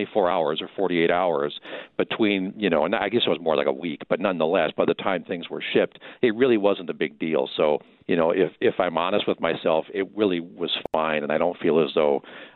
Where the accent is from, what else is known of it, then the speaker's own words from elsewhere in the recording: Milwaukee, Wisconsin, United States; I know I came from the Milwaukee area and I didn't know hospitals came this small but before I moved up here 10 years ago.